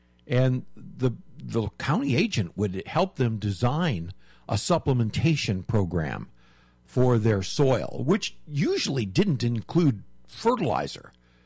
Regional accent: Michigan, United States; When I grew up in Michigan, we bought our produce from the farms.

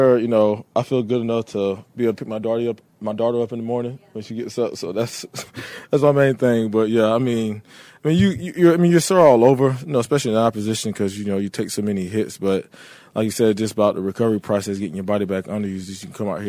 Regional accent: Yulee, Florida, United States; It's my hometown where I grew up. All my family's there, friends. This is home.

